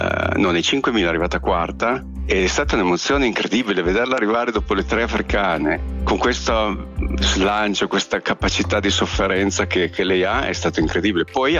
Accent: Cuneo, Piedmont, Italy; Sono di Cuneo, sì.

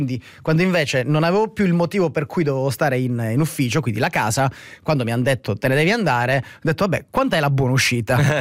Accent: Sicily, Italy; io ho vissuto a Caltanissetta e Catania prima di venire ad andare a Milano. È ovvio che torno nella regione dove sono nato e cresciuto

